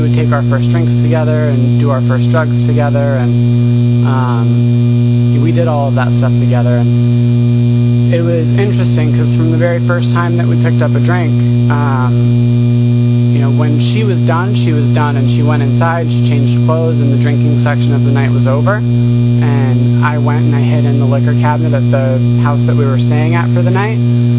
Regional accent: Seattle, Washington, United States; So I grew up in Seattle, and I kind of grew up in AA.

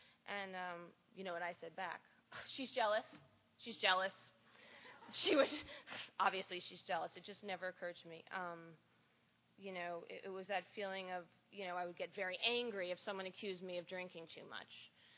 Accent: New York, United States; As I said, I'm from New York. I grew up in a small town in Westchester County, which is a little bit north of the city.

